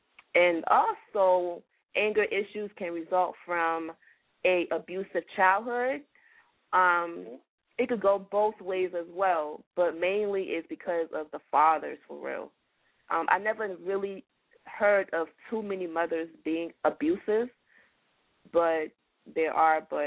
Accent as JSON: {"language": "English", "town": "Atlanta", "region": "Georgia", "country": "United States", "tie": "born or raised there", "also_born_or_lived": "Liberia", "said": "Okay, well, I was born in I was born in West Africa, Liberia. But I was Atlanta, Georgia."}